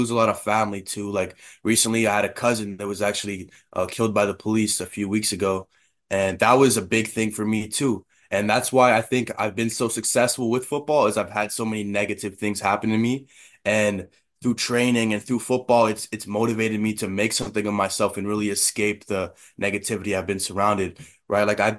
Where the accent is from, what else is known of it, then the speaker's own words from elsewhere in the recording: South Indian Lake, Manitoba, Canada; also born or lived in Thompson; was born in Thompson, Manitoba, and I lived all around the north for quite a bit of my life. I'm originally from South Indian Lake, Manitoba, like a small reserve there. I lived there on and off till I was like 9 years old